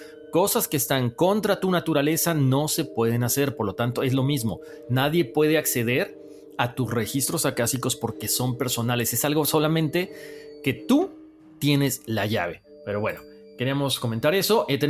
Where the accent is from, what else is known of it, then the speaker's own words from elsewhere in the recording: Venezuela; born there; Nací en Venezuela y tuve una crianza normal, pero siempre guiada a la espiritualidad